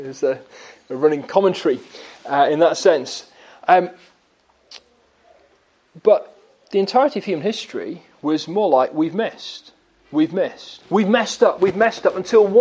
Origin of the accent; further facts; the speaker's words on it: Wilstead, East of England, United Kingdom; But she came as an incomer, and my relatives were there true born. So there I can say I'm more from Wilstead than she is.